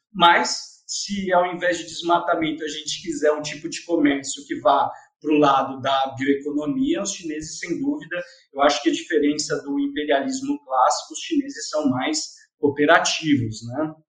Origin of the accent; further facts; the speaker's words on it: Brazil; Mas, enquanto brasileiro, minha experiência na China, eu posso dizer que eles eram muito amáveis. Quando eu falava minha nacionalidade, eu era muito bem recebido, né?